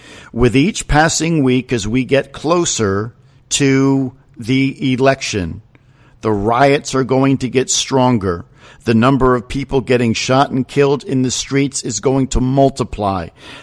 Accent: New Jersey, United States; now this is where I used to live in New Jersey. I am from North Jersey almost my entire life, all right? So I'm very familiar with this area.

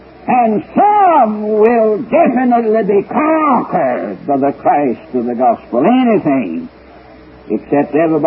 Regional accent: Alabama, United States; I'm an Alabaman by birth. I was born and raised in Alabama. So I can talk about my kinfolks.

